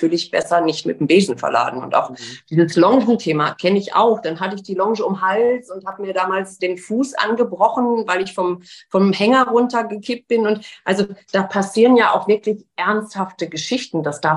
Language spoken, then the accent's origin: German; North Rhine-Westphalia, Germany; ich komme aus Nordrhein-Westfalen